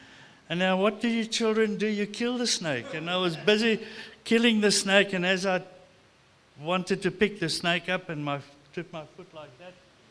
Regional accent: Zimbabwe; I grew up in Rhodesia, Zimbabwe, and I was still a chokerki. I was still crawling.

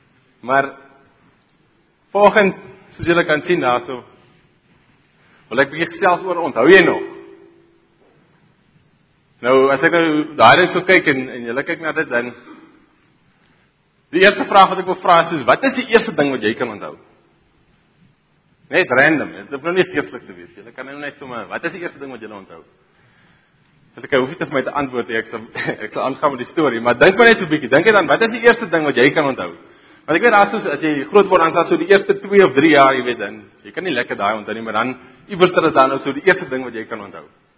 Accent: Karoo, South Africa; dit is gebore en getoe daar in die Karoo, waar ek groot geword het.

